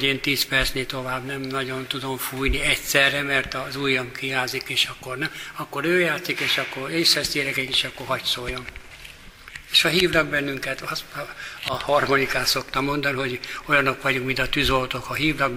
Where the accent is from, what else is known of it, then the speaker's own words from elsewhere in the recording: Csepel, Budapest, Hungary; tudták, hogy Csepeli vagyok